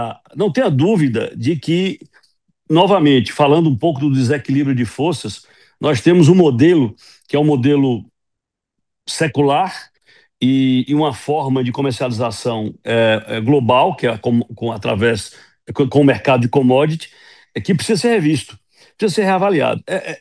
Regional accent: Bahia, Brazil; also born or lived in Ilhéus; Eu morava em Ilhéus, morei 30 anos em Ilhéus, não sou de lá, sou do sertão da Bahia.

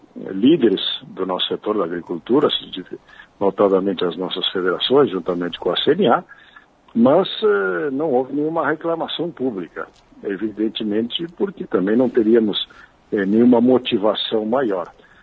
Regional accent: Rio Grande do Sul, Brazil; nós que somos aqui do Sul, e principalmente do único bioma que é característica da metade sul do Rio Grande

